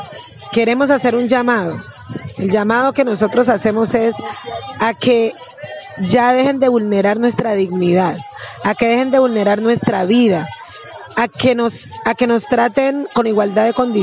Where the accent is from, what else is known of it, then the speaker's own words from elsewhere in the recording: Colombia; exigimos que seamos tratados con las mismas condiciones como colombianos y como hijos de esta patria